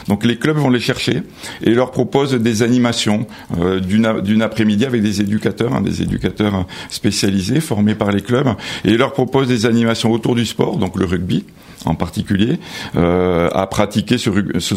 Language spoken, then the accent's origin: French; Toulouse, Occitanie, France; Alors moi je suis toulousain